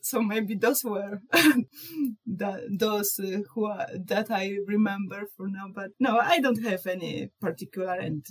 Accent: Poland; English is a second language; from Poland. Poland is a country in Europe, for those who don't know it. And I started to learn English 4 years ago.

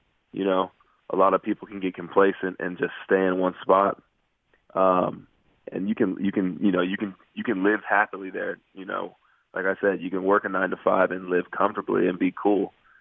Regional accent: Fresno, California, United States; I'm from Fresno, California. If you guys don't know where Fresno is, that's my point.

